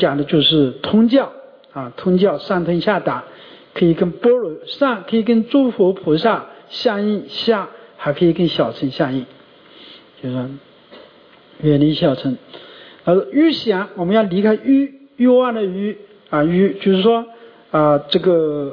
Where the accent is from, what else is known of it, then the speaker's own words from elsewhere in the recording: Anhui, China; 我后来我感到很耻辱，还是我安徽人